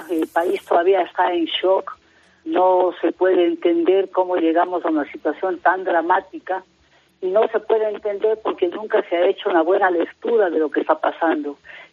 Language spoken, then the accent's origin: Spanish; Ecuador; En este momento estamos recién como ecuatorianos asimilando el horror de haber visto el asalto a un canal de televisión